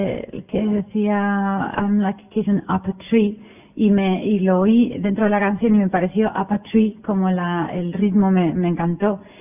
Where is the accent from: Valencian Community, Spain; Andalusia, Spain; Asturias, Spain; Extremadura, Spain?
Asturias, Spain; yo soy asturiana, el himno de Asturias dice lo de tengo de subir al árbol